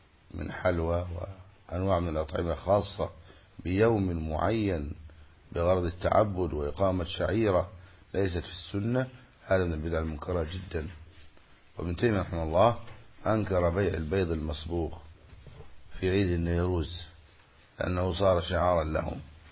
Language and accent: Arabic; Egypt; عندنا في مصر